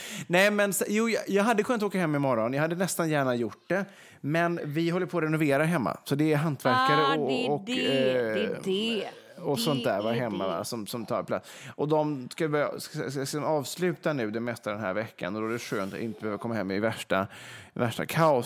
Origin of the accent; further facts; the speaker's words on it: Vegby, Västra Götaland County, Sweden; Nu sitter vi ju till exempel i Vegby då, där jag är uppvuxen i mina föräldrars hus.